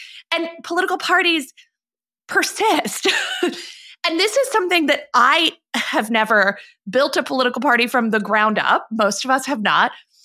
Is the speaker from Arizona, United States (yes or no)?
yes; Arizona, United States; including my home state of Arizona